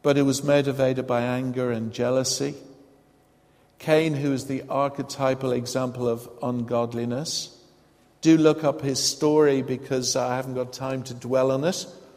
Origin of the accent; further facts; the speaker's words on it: Ireland; now in Eastbourne, United Kingdom; You know, I come from Ireland and I know about water-filled clouds in Ireland.